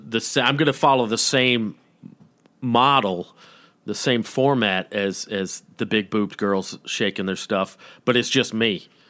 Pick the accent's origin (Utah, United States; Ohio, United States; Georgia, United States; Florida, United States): Georgia, United States; I'm from Georgia. Of course I've been